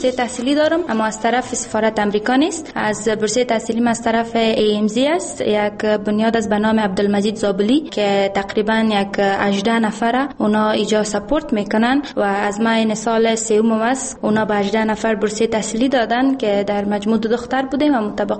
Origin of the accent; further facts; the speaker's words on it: Badakhshan, Afghanistan; ما از بدخشان آمدیم.